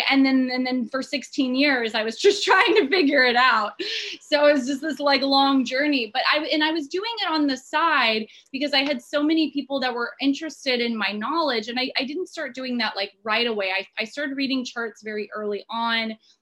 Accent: Odesa, Odesa Oblast, Ukraine; I'm from the Russian part of Ukraine originally, from Odessa.

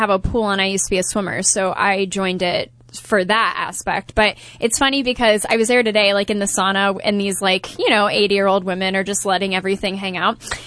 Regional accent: Columbus, Ohio, United States; Well, I'm from Columbus, Ohio.

